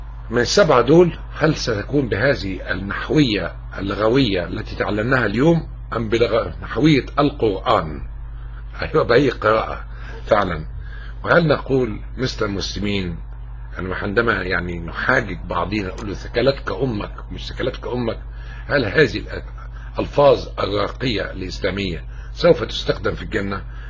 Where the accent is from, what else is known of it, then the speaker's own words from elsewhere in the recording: Egypt; نحن كلنا كمصريين مسلمين ومسيحيين